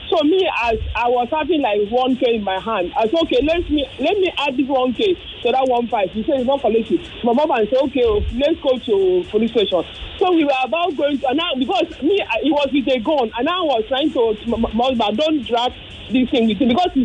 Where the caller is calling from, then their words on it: Aja, Lagos, Nigeria; I'm calling from Aja. This is my first time of calling.